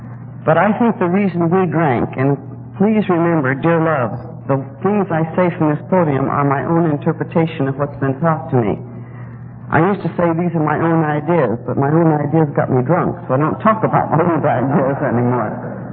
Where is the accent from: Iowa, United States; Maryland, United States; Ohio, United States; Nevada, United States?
Nevada, United States; Reno; I am a native Nevadan. I was born and raised in Reno. And this is the first time I've been privileged to speak in my home state.